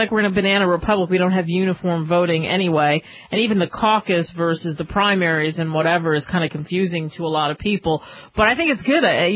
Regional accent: Northeast, United States; Oh, I know. I grew up in the Northeast. I'm well aware, Tomas, of how cold it can get.

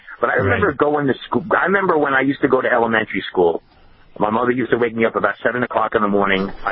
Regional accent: Brooklyn, New York, United States; I grew up in Brooklyn.

